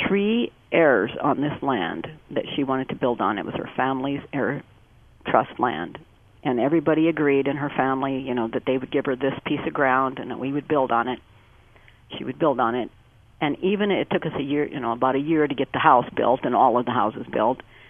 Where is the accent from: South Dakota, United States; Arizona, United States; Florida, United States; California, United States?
South Dakota, United States; Pine Ridge Reservation; I'm from the Pine Ridge Reservation, as the listeners may know, but we started a nonprofit there to help people get into home ownership.